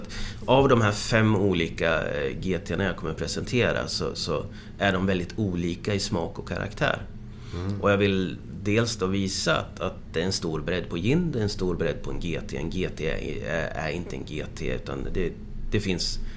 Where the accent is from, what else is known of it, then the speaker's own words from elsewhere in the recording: Motala, Östergötland, Sweden; Så jag kom ju från Motala ursprungligen.